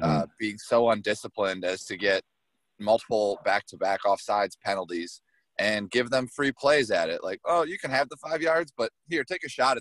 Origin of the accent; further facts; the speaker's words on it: Ann Arbor, Michigan, United States; So I grew up in Ann Arbor. I was a Michigan fan before I was a player